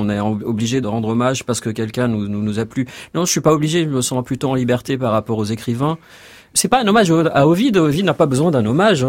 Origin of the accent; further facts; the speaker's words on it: Algeria; moi j'ai vécu, je suis né en Algérie, j'ai grandi là-bas, il y avait absolument rien pour me distraire, donc c'était les années 70, un pays assez triste.